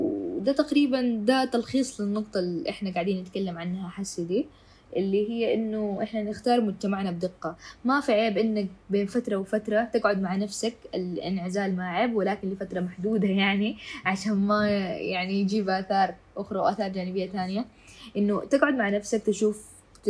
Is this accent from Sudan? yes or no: yes; Sudan; أنا بشوف إنه إحنا كسودانيين يعني هم بيشوفوها هي كصفة حميدة